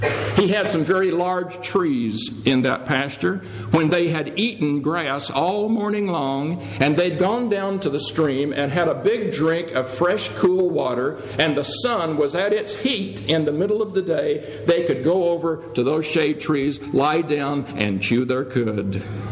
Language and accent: English; Mississippi, United States; I grew up not in California, but in the fields of North Mississippi.